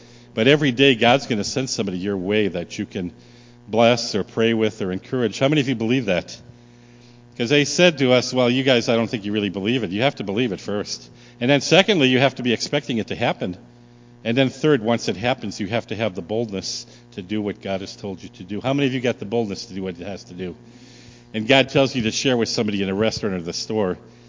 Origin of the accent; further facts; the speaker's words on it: Ironwood, Michigan, United States; when I grew up in Ironwood